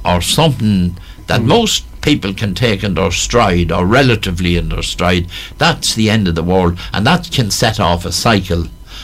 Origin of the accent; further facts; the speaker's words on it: Dundalk, County Louth, Ireland; back in the 70s and 60s when I was brought up in Dundalk